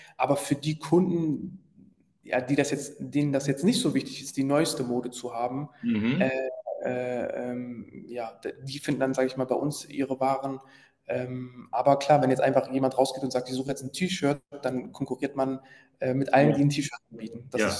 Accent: Goslar, Lower Saxony, Germany; Man muss dazu sagen, ich bin in Goslar geboren und aufgewachsen und zu der Zeit habe ich auch noch in Goslar gelebt.

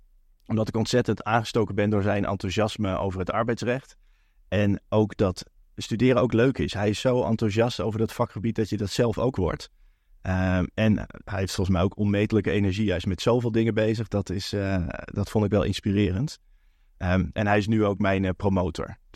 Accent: Utrecht, Netherlands; Ik kom ook uit Utrecht, dus ik heb in mijn thuisstad gestudeerd.

